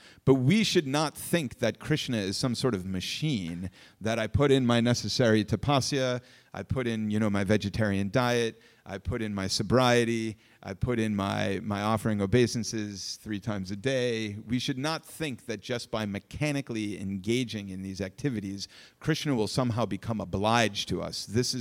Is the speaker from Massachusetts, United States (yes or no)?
yes; Boston, Massachusetts, United States; accent: Boston; Oh, my Boston accent just slipped out there.